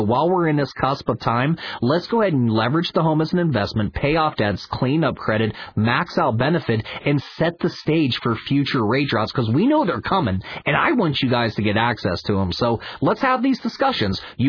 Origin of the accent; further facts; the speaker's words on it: West Virginia, United States; I'm originally from West Virginia. I used to listen to WMAL growing up, so this one means a lot.